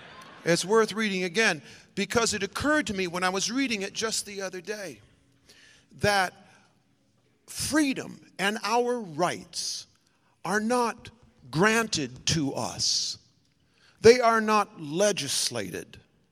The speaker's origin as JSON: {"language": "English", "town": "Wausau", "region": "Wisconsin", "country": "United States", "tie": "born or raised there", "said": "You know, I was growing up in Wausau. I was 14 years old."}